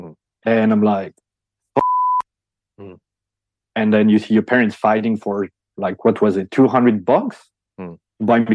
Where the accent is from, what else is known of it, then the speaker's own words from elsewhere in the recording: Belgium; In Belgium.